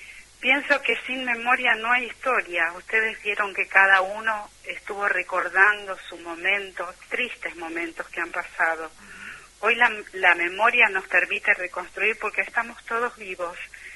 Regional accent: Córdoba, Argentina; born there; now in Buenos Aires, Argentina; Sí, estoy en Buenos Aires. Bueno. Soy cordobesa de nacimiento, igual que Sonia, mi compañera, pero vivo en Buenos Aires y hace varios años que estoy acá.

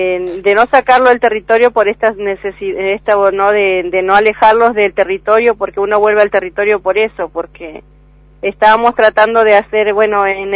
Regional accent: La Guarría, Chubut, Argentina; born there; yo y mi familia nacimos en La Guarría, mi madre nació ahí

